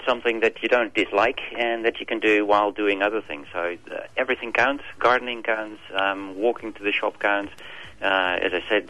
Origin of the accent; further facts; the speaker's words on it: Netherlands; English is a second language; now in Australia; I come from the Netherlands, so I cycle to work.